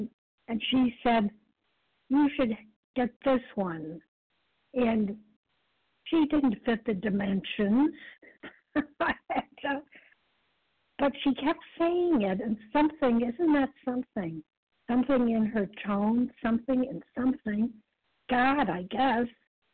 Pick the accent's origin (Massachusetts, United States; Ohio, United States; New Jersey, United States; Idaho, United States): Massachusetts, United States; I'm from Massachusetts.